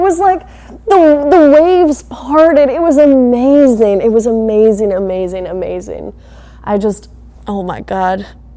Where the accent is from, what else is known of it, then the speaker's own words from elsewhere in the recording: New York City, New York, United States; born there; now in Los Angeles, United States; Okay, so I was born in New York City, and I got lead poisoning when I was 2 years old.